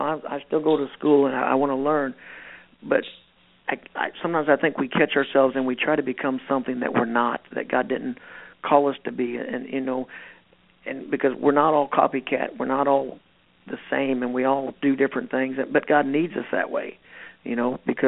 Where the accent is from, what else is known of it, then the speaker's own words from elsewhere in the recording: Steelville, Missouri, United States; I was raised in Steelville, Missouri, you know, just this country boy